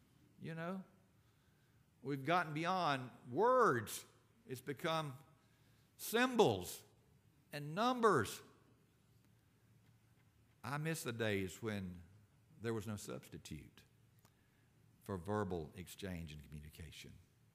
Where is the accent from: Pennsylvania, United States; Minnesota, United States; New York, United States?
Pennsylvania, United States; Philadelphia; born there; As some of you know, I was born in Philadelphia, foreign land.